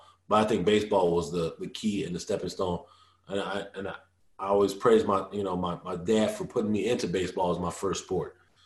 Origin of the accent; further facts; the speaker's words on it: Chicago, Illinois, United States; I'm from Chicago, Illinois.